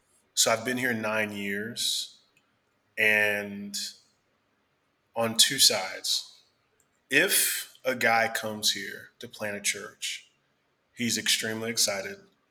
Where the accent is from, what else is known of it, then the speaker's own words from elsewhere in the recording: Northeast, United States; we both had a Black church background, and we're both from the Northeast.